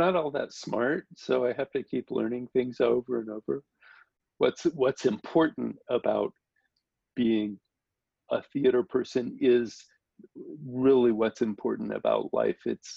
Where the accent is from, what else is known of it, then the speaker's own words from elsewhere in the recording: Las Vegas, Nevada, United States; I grew up in Las Vegas, and we would be, I was in the Las Vegas Boys Choir, and I was just a little carefree kid.